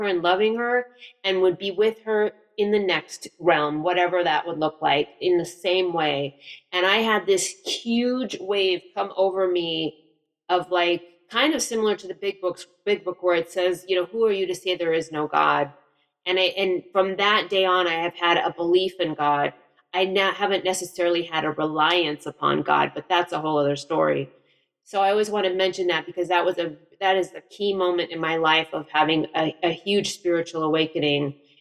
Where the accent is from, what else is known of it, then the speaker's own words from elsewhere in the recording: Los Angeles, California, United States; I'm from Los Angeles. I've lived in Colorado for a little over 3 years. So I am a San Fernando Valley girl.